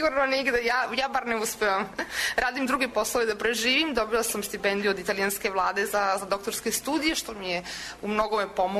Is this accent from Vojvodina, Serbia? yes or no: yes; Sombor, Vojvodina, Serbia; also born or lived in Belgrade; now in Italy; Poreklom iz Sombora, posle toga sam se upisala u Beogradu na fakultet primenjenih umetnosti i dizajna, posle toga sam otišla u Napolj na specijalističke studije od 2 godine